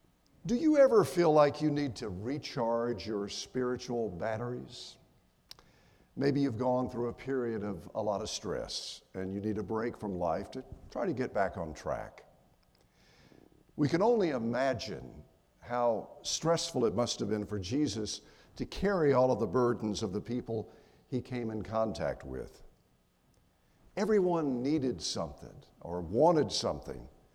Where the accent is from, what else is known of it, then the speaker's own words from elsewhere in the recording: Morganton, North Carolina, United States; You make me feel like I'm back in my hometown of Morganton or something.